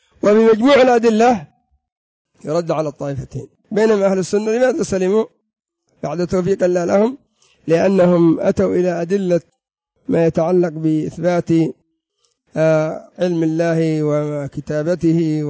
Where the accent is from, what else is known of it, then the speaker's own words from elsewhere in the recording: Yemen; انظر الآن الرافضة عندنا في اليمن